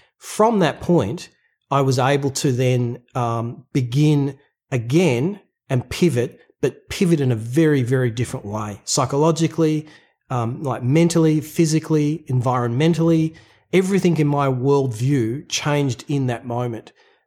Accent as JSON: {"language": "English", "country": "Australia", "said": "I'm an Australian working class person. That's kind of how we think."}